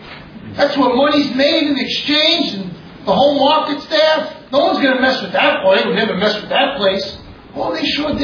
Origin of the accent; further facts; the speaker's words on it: United States; We can't help it. We grew up in America.